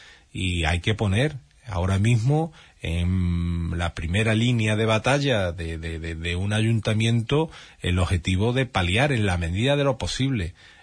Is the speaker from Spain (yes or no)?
yes; Andalusia, Spain; todos somos andaluces, ¿no?